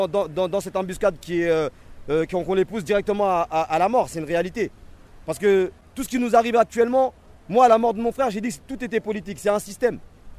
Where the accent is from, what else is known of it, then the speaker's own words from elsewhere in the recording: France; born there; Je suis né en France, j'ai ma nationalité française, mais je suis citoyen de seconde zone. Je suis un Français de papier.